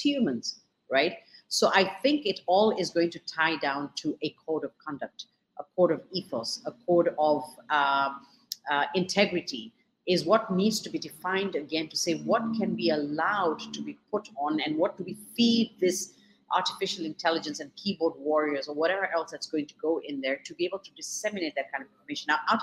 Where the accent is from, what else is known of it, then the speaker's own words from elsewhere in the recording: Kenya; obviously, you know, being Kenyan, I'm proudly taking, you know, ownership and onus